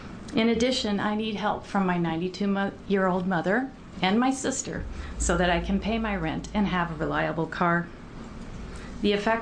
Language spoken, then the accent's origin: English; Wilsonville, Oregon, United States; I am from Wilsonville.